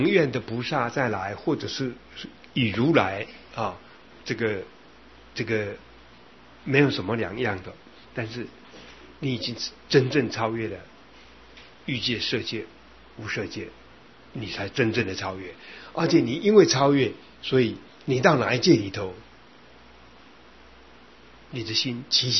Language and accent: Chinese; China; 我们中国人有一个特质，就是做好事不愿意讲